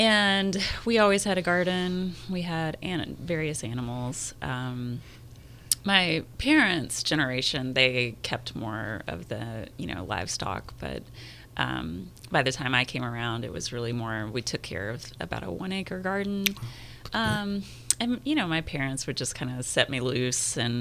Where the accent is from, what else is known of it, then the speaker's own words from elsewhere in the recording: Tennessee, United States; East Tennessee, near the Great Smoky Mountains. We say I grew up in the foothills of the Great Smoky Mountains.